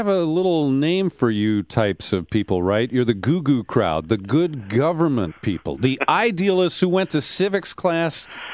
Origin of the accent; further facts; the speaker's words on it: Cincinnati, Ohio, United States; moved away; but I grew up in Cincinnati, and John Boehner represents the west side, the western suburbs of Cincinnati.